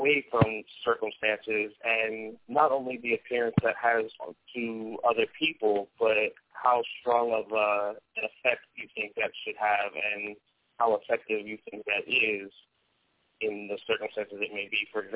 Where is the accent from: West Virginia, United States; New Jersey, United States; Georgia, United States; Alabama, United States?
New Jersey, United States; Hi, Craig. … I'm from New Jersey.